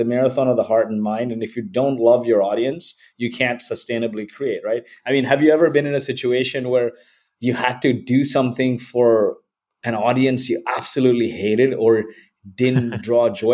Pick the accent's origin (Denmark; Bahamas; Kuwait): Kuwait; I was born in Kuwait. My parents are from India.